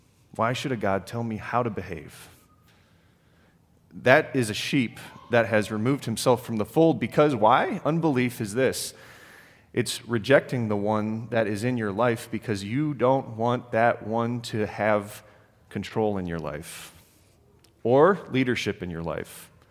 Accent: Oklahoma, United States; They lived in Minnesota. I grew up in Oklahoma.

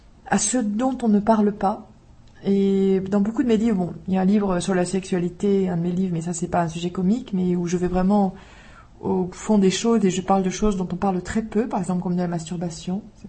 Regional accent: France; moved away as an adult; Et je venais de France

